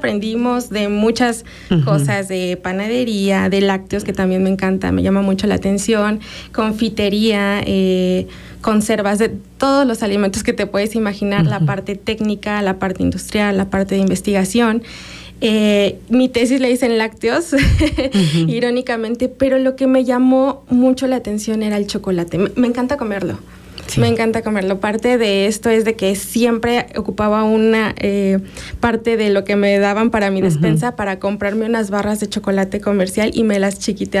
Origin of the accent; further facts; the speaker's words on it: Tecámac, State of Mexico, Mexico; also born or lived in Tlalnepantla; Soy mexiquense, orgullosamente mexiquense. Nacida en Tlalnepantla, crecida en Tecámac. Y a mis 20 años, cuando empecé la licenciatura, un poquito menos, me fui a estudiar a Hidalgo.